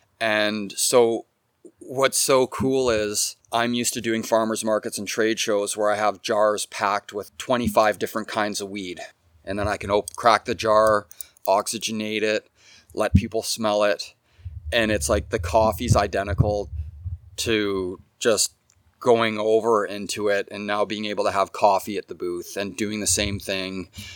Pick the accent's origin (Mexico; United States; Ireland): Mexico; I grew up in Mexico when I was a kid.